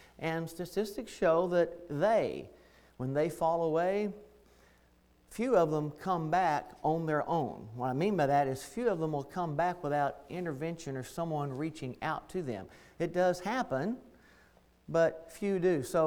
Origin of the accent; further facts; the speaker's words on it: McEwen, Tennessee, United States; moved away as an adult; I'm a native. I grew up in McEwen, went to McEwen School, and then my parents remained after I went off and went in the Navy back in '78